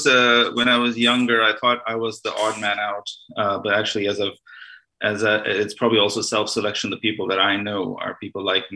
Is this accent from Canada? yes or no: no; Mumbai, Maharashtra, India; born there; So I was born in India, in Mumbai, or Bombay, as it says on my birth certificate. I spent a fair bit of my life in India.